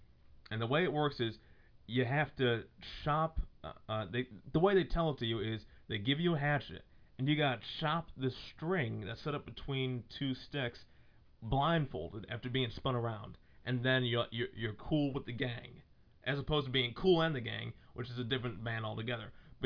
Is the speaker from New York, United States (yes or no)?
yes; Buffalo, New York, United States; accent: southern redneck twang; I have a little bit of a southern redneck twang, and I'm from Buffalo.